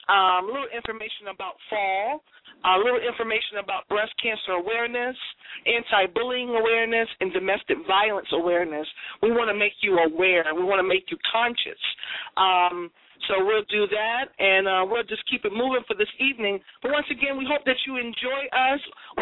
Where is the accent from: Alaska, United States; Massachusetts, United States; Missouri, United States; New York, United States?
Massachusetts, United States; Boston; born there; Like myself, I am half Jamaican, half Cape Verdean, which is West African for the Ivory Coast. We're born in Boston, Massachusetts